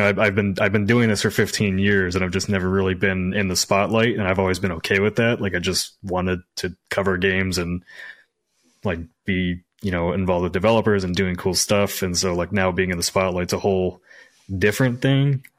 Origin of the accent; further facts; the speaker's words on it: Midwest, United States; Like, I came from the Midwest. Like, I didn't have connections in the games industry.